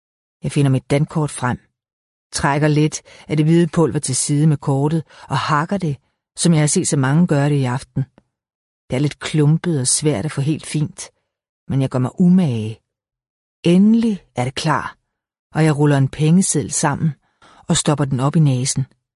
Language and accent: Danish; Capital Region of Denmark, Denmark; now in Sydhavnen, Denmark; jeg har mødt i min barndom på Vestegnen, og i mit liv i Sydhavnen.